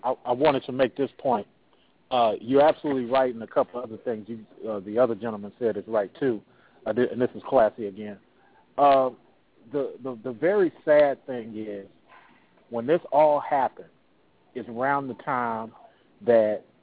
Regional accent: Oakland, California, United States; Man, I'm from Oakland, California, so, you know.

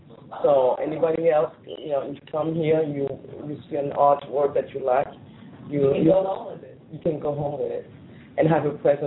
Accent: Haiti; now in United States; And I guess with my accent, I'm originally from Haiti and so forth

